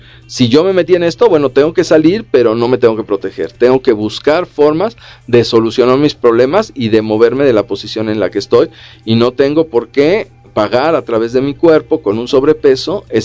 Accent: Mexico; Sé que muchas veces esto suena difícil más como mexicano, ¿no?

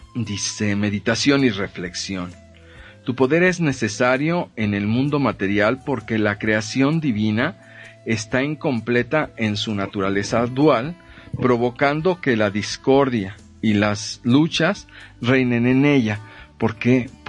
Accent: Mexico; Desafortunadamente, como mexicanos

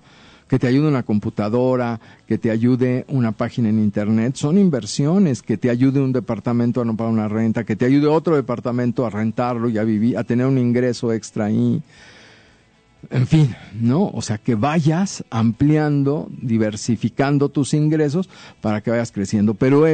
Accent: Mexico; Yo creo que como mexicanos muchas veces nos pasa eso, ¿no?

